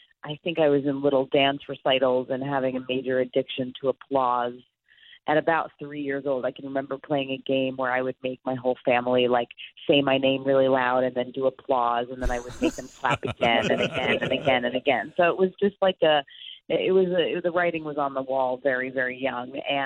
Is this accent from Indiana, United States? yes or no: no; New York, United States; moved away as an adult; now in Los Angeles, United States; We live in, I'm from New York, as you know, but I moved to Los Angeles 12 years ago. I was a waitress in New York when I left, and now I'm a waitress again.